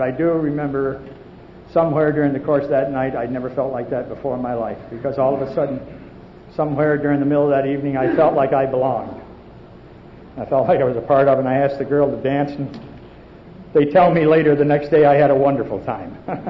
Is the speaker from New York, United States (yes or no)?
yes; New York, United States; also born or lived in Oregon; I am not a hick from Oregon. I happened to live in Oregon for a while. I'm a hick from New York State.